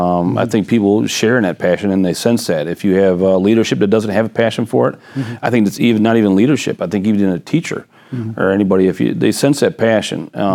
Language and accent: English; Romulus, Michigan, United States; We're a blue-collar manufacturing community. When I grew up in Romulus, everybody I knew was a tradesman, electrician, carpenter, plumber, mechanic, welder.